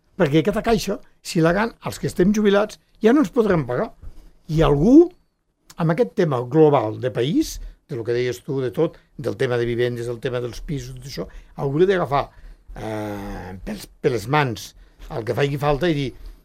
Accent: Andorra; com a ciutadà andorrà, em vaig sentir vergonyit

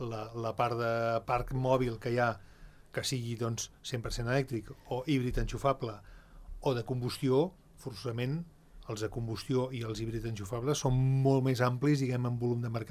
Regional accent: Andorra; Nosaltres, com a andorrans, estem exempts.

